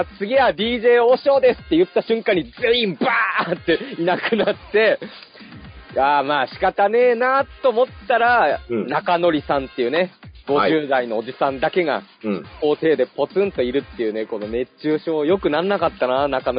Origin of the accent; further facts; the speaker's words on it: Fukushima, Japan; 地元の福島に